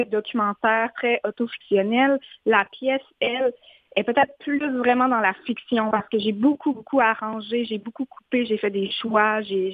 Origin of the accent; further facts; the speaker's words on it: Quebec, Canada; moi, je viens de la Haute-Côte-Nord, puis par chez nous, c'est assez commun que les hommes partent aller travailler dans le Nord.